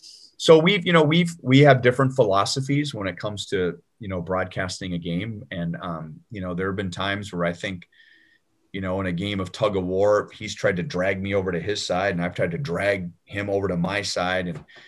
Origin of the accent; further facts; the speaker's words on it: Los Angeles, California, United States; I grew up in Los Angeles in the heyday of the Lakers